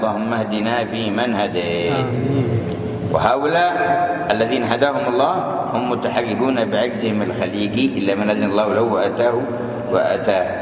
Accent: Yemen; أيام الشيوعية عندنا في اليمن عندنا في حزب وهم حزب واحد

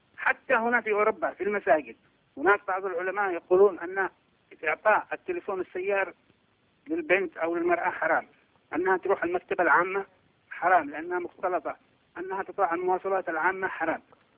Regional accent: Yemen; احنا بالذات كيمنيين

